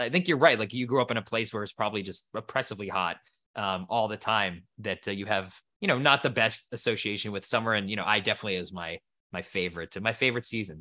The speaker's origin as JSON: {"language": "English", "region": "East Coast", "country": "United States", "tie": "born or raised there", "said": "because I grew up in the East Coast of the U.S. where there were very distinct seasons"}